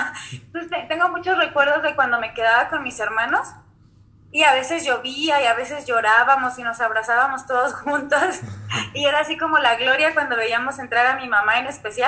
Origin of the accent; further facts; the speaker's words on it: Morelia, Michoacán, Mexico; born there; Nací en la ciudad de Morelia, Michoacán, en México.